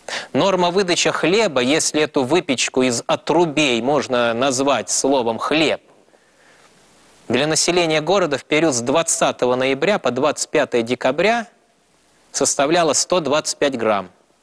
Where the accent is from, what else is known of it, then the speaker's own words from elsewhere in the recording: Saint Petersburg, Russia; Я родился и вырос в Ленинграде